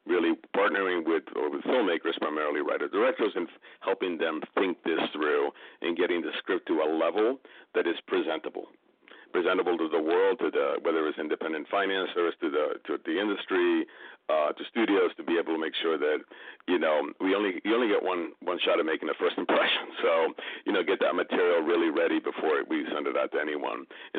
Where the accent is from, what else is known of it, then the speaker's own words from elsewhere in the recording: Chicago, Illinois, United States; And I came out here from Chicago. That's where I'm from.